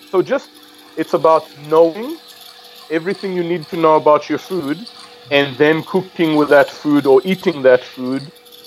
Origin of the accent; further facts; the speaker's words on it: Israel; But it started when I was 16, and I left my home. Growing up on a kibbutz, you leave your parents' home at 16 and you live on your